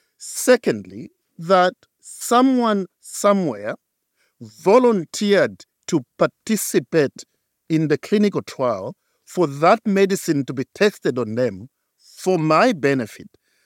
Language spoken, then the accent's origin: English; Zambia; But I remember growing up in Zambia, in the townships in Zambia